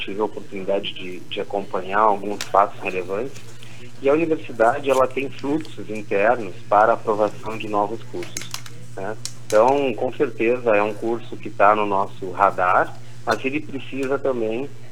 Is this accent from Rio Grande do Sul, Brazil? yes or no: yes; Uruguaiana, Rio Grande do Sul, Brazil; eu sou nascido e criado em Uruguaiana, né? Tive a oportunidade de estudar lá, me formar, depois sair para fazer mestrado, doutorado.